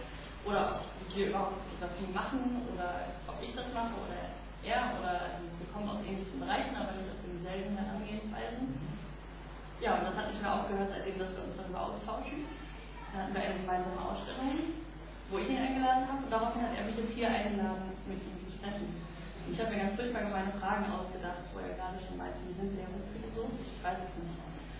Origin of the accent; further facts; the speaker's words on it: Essen, North Rhine-Westphalia, Germany; dass Menschen einfach und Essen, wo ich herkomme, nicht so kurz dabei voneinander entfernt sind